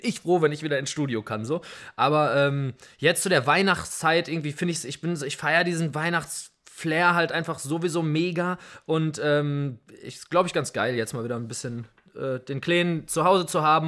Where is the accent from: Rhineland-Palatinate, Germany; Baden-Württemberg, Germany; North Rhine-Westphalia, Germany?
North Rhine-Westphalia, Germany; Essen; Also ich bin jetzt nun mal in Essen aufgewachsen. Ich habe mir die Stadt, in der ich geboren bin, nicht ausgesucht. Ich liebe meine Stadt einfach, weil mein Leben mich mit dieser Stadt verbindet.